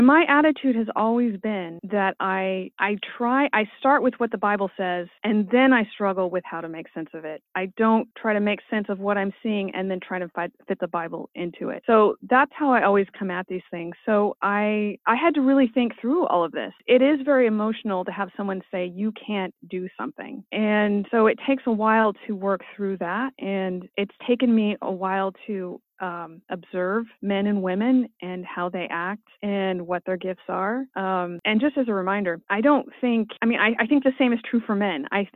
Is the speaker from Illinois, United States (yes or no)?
no; California, United States; California's not known for their wisdom. I'm saying this as a Californian right now.